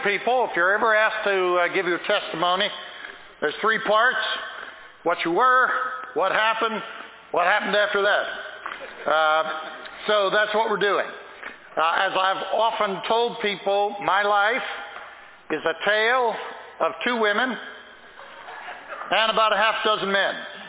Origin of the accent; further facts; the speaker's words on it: Pennsylvania, United States; I'm from Pennsylvania, and I was born on December the 1st, a long time ago.